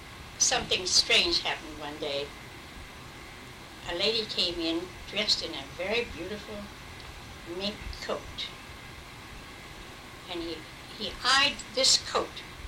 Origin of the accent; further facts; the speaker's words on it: Steelton, Pennsylvania, United States; that he go to Steelton, my hometown, 3 miles away